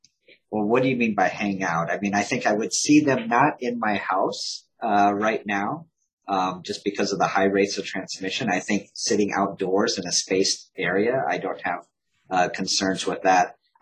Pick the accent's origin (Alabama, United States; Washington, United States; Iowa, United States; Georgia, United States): Iowa, United States; I grew up in Iowa. That's all we had was cross-country skiing. There are no hills or mountains.